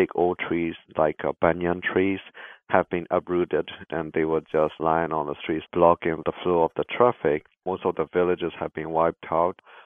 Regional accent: Myanmar; Being born and raised in Burma, I know how the military government of Burma operates.

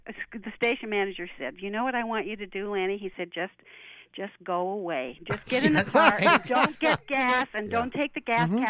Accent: Evergreen, Colorado, United States; Yes. Yeah, from Evergreen, Colorado.

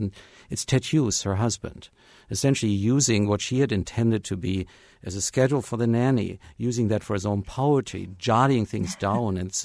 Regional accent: Germany; moved away as an adult; now in Bloomington, United States; I was born in Germany. I'm a native of Germany. And I did not, in fact, start living in the United States before I was offered a position at the University of Tennessee, a visiting position way back in the 90s.

